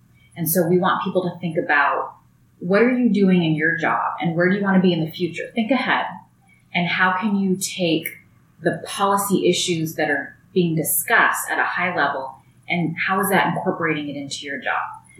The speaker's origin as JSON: {"language": "English", "region": "California", "country": "United States", "said": "You can see, you know, I'm from California, you're from North Carolina."}